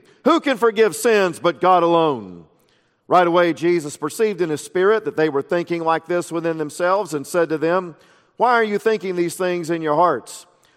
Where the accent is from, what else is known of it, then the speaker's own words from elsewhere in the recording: Frostproof, Florida, United States; now in Louisville, United States; growing up in Central Florida, Dr. Moeller and I are actually from the same home county of Florida. He was from the big town of Lakeland. I was from the small town of Frostproof.